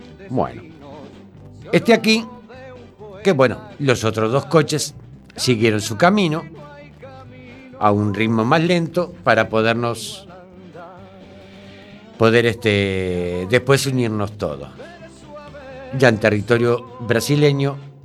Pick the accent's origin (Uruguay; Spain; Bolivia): Uruguay; Y como uruguayo que soy